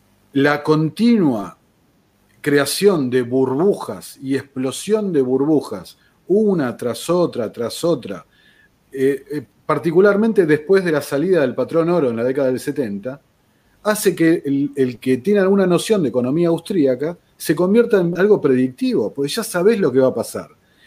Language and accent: Spanish; Argentina; Me llamó muchísimo la atención nosotros como argentinos que tenemos un 100% de inflación anual